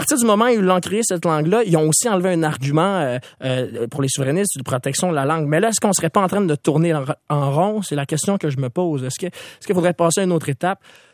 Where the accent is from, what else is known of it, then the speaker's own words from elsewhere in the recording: Quebec, Canada; À partir du moment où on dit qu'on est Québécois, je pense qu'on règle beaucoup de problèmes.